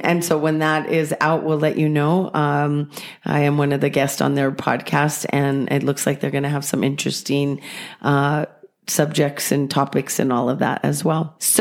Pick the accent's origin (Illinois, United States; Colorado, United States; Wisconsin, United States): Colorado, United States; We've talked on some episodes that we're from Southern Colorado. Most of us have roots down there.